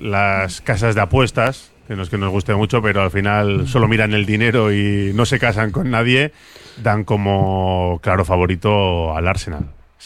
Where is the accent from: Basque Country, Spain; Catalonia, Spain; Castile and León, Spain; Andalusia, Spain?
Basque Country, Spain; Bilbao; somos de Bilbao